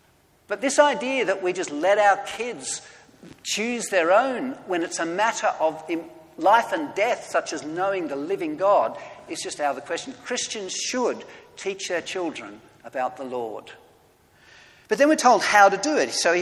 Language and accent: English; Australia; Sorry, I'm an Australian, so I've just said that.